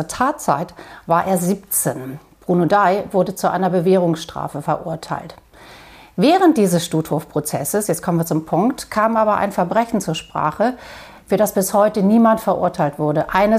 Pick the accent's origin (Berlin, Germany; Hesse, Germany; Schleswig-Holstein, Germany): Schleswig-Holstein, Germany; Neustadt; glückliche Kindheit.